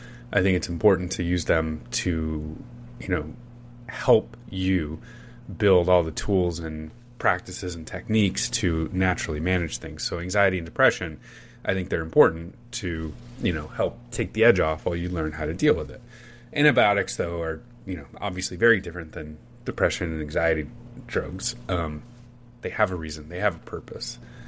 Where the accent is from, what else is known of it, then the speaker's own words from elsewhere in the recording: Northeast, United States; my body was born and raised in the Northeast, so I'm conditioned for dry, cold winters